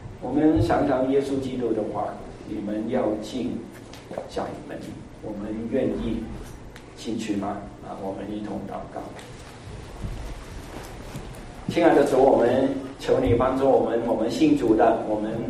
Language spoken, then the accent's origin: Chinese; Hong Kong; 我们在香港看医生呢，不用挂号的，就是排队，下边排队，从来不要预约的，没有这个制度的。